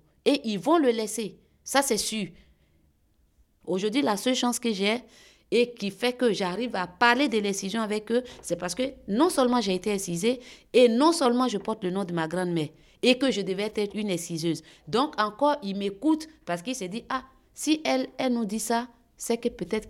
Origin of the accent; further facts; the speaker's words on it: Kavakouma, Montagnes, Côte d’Ivoire; born there; Je viens de la Côte d'Ivoire. Donc, je suis née à Kavakouma, dans les 18 montagnes. Donc, précisément dans le village de ma mère